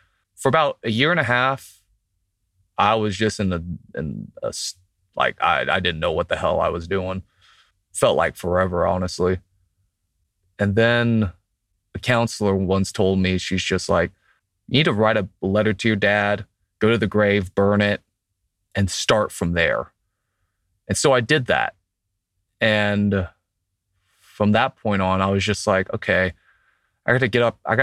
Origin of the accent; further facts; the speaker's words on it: Jacksonville, Florida, United States; something tugged me back to Jacksonville, where I live now, my hometown